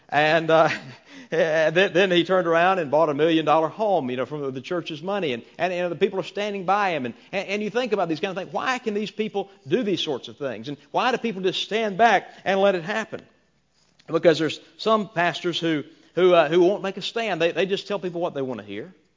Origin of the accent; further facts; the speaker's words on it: South Carolina, United States; I've been keeping up in my hometown. It seems like there's always some crazy church drama going on in South Carolina that makes national news, or at least local news.